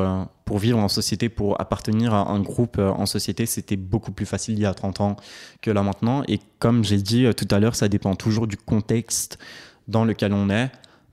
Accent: Belgium; je dirais directement que je suis belge, parce que la Belgique, c'est le pays où je suis né. C'est le pays qui m'a fait grandir

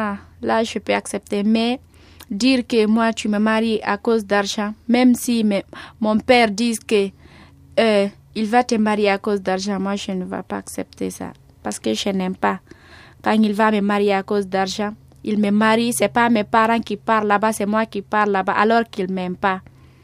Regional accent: Guinea; J'ai grandi en Guinée, oui.

